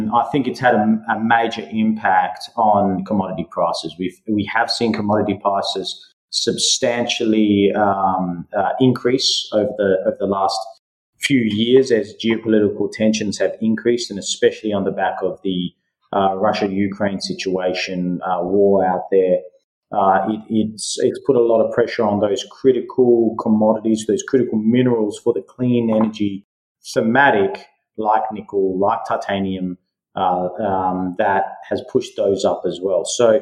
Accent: Perth, Western Australia, Australia; accent: Australian; now in United States; I grew up in Western Australia, although I live in South Florida in the United States today. As you can hear, I've got an Australian accent. I'm Greek by background, but grew up in Perth, Western Australia.

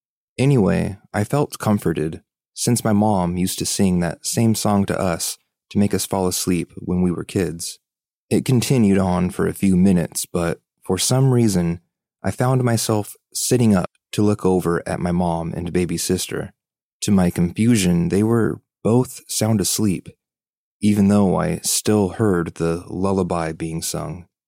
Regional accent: Philippines; I'm from the Philippines

